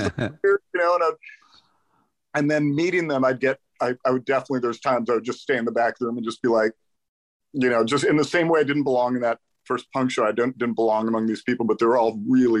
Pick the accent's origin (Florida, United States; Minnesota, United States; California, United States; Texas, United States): California, United States; I grew up in the Valley, so it was forbidden because we were too close to Spahn Ranch.